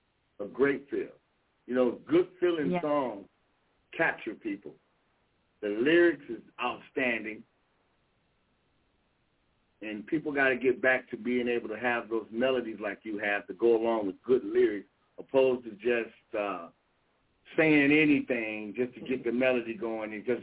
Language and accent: English; Bay City, Michigan, United States; That was one of the guys I grew up listening to in Bay City.